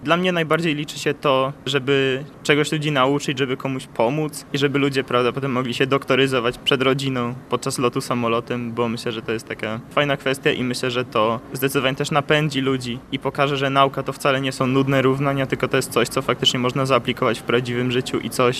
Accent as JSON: {"language": "Polish", "town": "Kraków", "region": "Lesser Poland", "country": "Poland", "lives_now": "Warsaw, Poland", "said": "pochodzę z Krakowa i uczę się w drugim liceum imienia Stefana Batorego w Warszawie."}